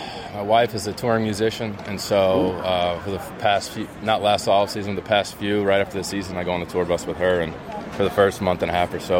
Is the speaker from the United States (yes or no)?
yes; New York, United States; Obviously, growing up in New York, that was kind of a part of it, you know, Yankees, Red Sox.